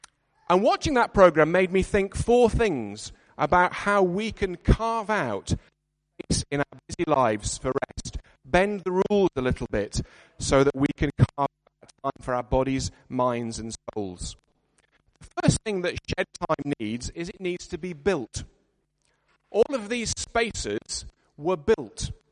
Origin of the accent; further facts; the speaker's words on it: Yorkshire and the Humber, United Kingdom; being a Yorkshireman, a garden shed is something that is sacred territory as a man cave